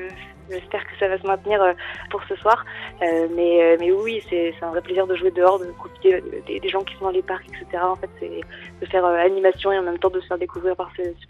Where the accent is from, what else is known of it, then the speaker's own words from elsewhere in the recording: Nantes, Pays de la Loire, France; now in Aix-en-Provence, France; moi j'habite à Aix-en-Provence, mais originairement on est de Nantes